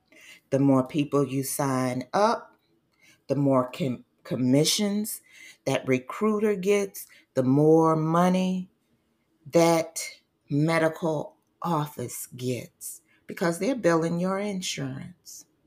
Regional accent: Highland Park, Michigan, United States; Where I grew up at in Highland Park, Michigan, they once had 3 hospitals.

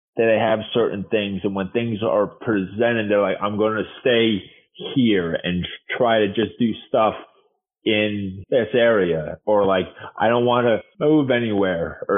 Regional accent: Northeast, United States; I think growing up in the Northeast and having the friends that I had, the mindset I had wasn't a normal person

